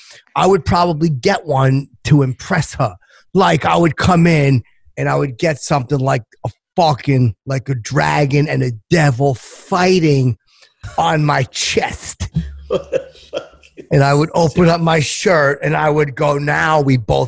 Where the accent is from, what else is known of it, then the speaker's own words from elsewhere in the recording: Schenectady, New York, United States; Yeah, you know, I'm not from Brooklyn. I'm from up in Schenectady, but I understand the Brooklyn way.